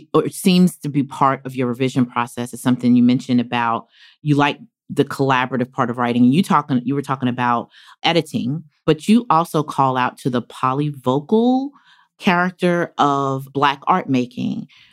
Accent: North Carolina, United States; You're from Mississippi. I'm from North Carolina. We both come from the Black Southern tradition.

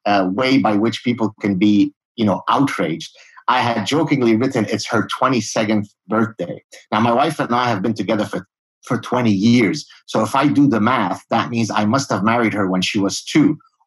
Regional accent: Lebanon; moved away; I come from Lebanon where we escaped. We're Lebanese Jews. And we escaped the civil war in Lebanon.

